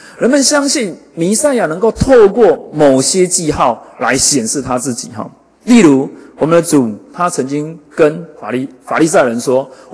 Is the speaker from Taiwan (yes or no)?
yes; Taiwan; 我们台湾人为了要得到那个神灵的庇护，我们愿意花很多很多的钱买一些符咒类的东西